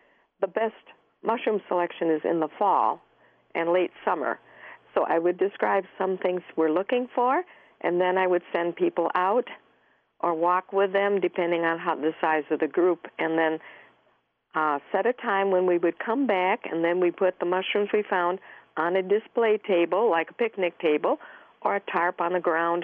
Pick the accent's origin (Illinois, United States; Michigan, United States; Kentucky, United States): Michigan, United States; Flint; And then when I was a little girl, I grew up in Genesee County in Flint